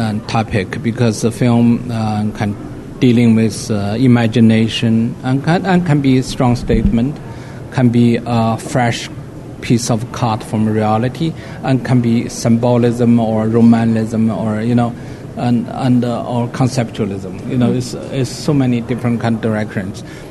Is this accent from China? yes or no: yes; China; English is a second language; I grew up in China, and my father was punished as intellectual and exiled.